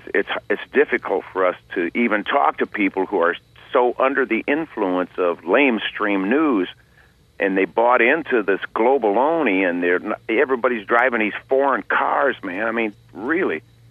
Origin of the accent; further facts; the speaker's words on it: Flint, Michigan, United States; I'm homeboy. My family's here.